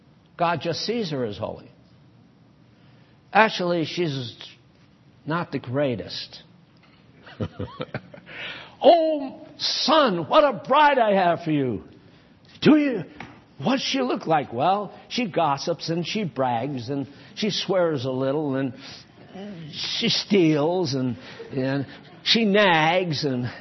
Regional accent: New England, United States; I'm from New England, and they're very independent people.

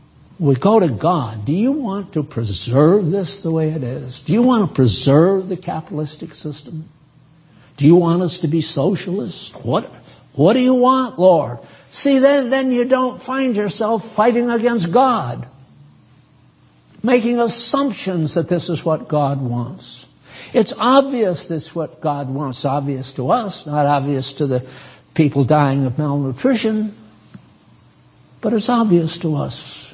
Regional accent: New England, United States; I was raised in New England, born in New England, and I'm American to the core.

